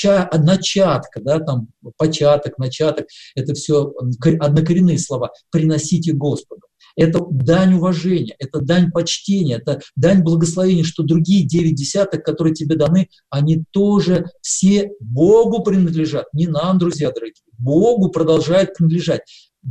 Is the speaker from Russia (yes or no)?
no; Ukraine; Я рос на Украине, я москвич в третьем поколении